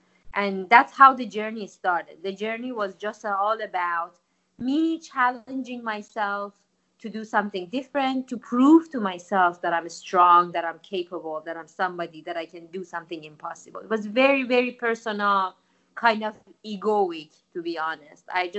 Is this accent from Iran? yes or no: yes; Iran; Growing up in Iran, I experienced firsthand the oppressive, restrictive environment that makes gender discrimination possible.